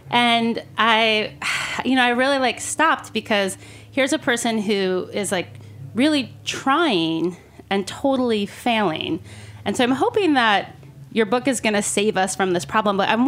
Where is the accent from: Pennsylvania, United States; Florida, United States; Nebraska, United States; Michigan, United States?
Michigan, United States; I'm originally from Michigan, and I was back in the Midwest hanging out with my sister or my brother's girlfriend